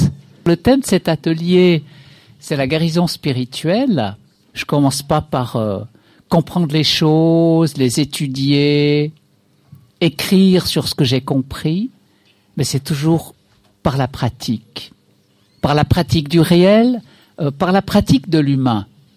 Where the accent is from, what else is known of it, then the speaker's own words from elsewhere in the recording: Switzerland; Chez nous en Suisse, c'est permis des associations